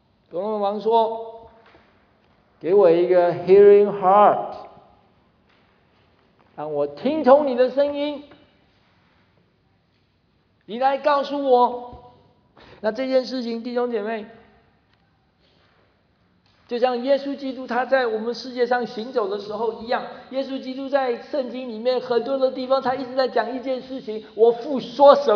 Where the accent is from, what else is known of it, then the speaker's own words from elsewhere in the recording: China; 我们中国人说清官难断家务事